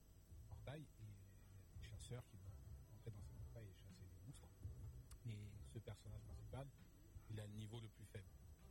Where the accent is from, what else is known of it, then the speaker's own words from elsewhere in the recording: Marseille, Provence-Alpes-Côte d'Azur, France; Ouais, je le dis haut et fort, je suis marseillais.